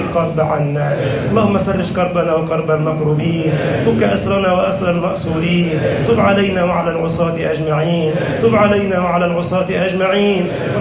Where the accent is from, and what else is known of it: Egypt